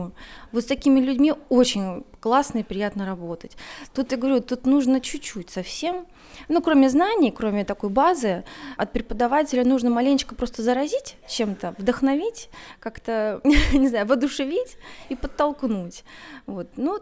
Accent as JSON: {"language": "Russian", "region": "Magadan Oblast", "country": "Russia", "tie": "born or raised there", "also_born_or_lived": "Tver", "said": "Я родилась в Твери. Начнем с этого, что я здесь родилась, в 4-м роддоме. И в месяц меня родители привезли в Магаданскую область."}